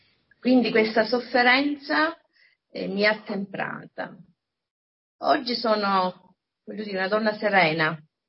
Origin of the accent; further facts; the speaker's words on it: Lercara Friddi, Sicily, Italy; now in Palermo, Italy; Ho vissuto un'infanzia in un paese di provincia, e sono nata a Lercarafitti, provincia di Palermo, sono siciliana e oggi abito a Palermo già da quasi 40 anni